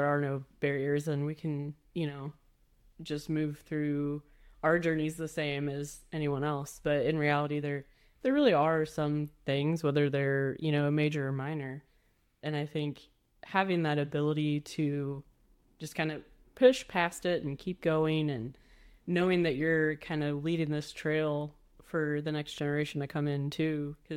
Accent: Midwest, United States; you know, I'm from the Midwest. It's a lot different here.

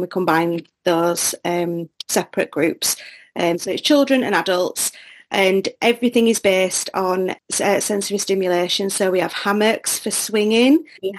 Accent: England, United Kingdom; So, as you can tell by the accent, I'm from England. So I run a forest school called Seasons over in West Yorkshire in a town called Leeds.

